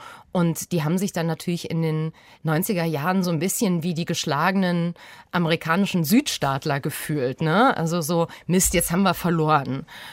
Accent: East Germany, Germany; Und als Ostdeutsche ist das so eine Sache, woher man kommt. Diese klassischen Milieus. Also ich bin in der Platte groß geworden, habe Akademikereltern

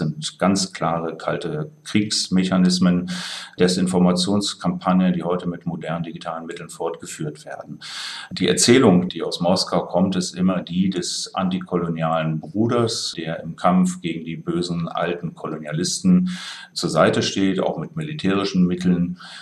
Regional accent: East Germany, Germany; Ich bin in der DDR groß geworden

